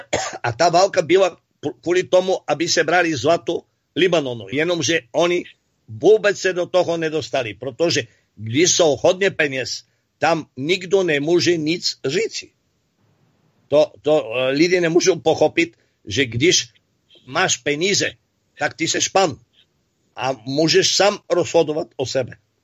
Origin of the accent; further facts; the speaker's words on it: Bulgaria; Czech is a second language; přestože jsem byl Bulhar, vždycky mě fandil